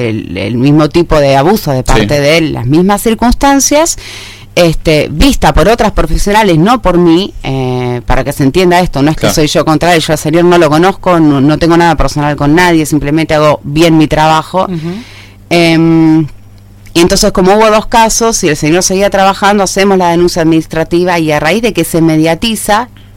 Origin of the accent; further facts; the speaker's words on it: Buenos Aires, Argentina; yo vengo de Buenos Aires, estoy trabajando acá hace 2 años y medio